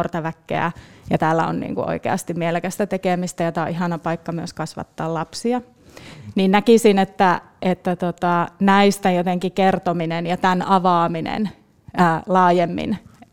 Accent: Kainuu, Finland; mähän itse olen täältä kotoisin, mutta kävin 10 vuoden kierroksen muualla ja palasin 2012 takaisin, niin sitä kokemusta peilaten jotenkin se kuvaa Kainuusta

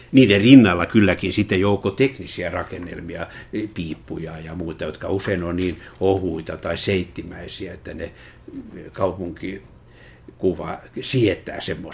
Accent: Helsinki, Uusimaa, Finland; Kyllä mä oon helsinkiläinen.

